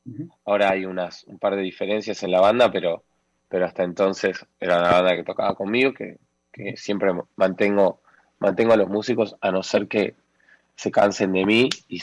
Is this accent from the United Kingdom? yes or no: no; Argentina; che, esto es re argentino, mal. Pero bueno, bien ahí, porque es de donde vengo.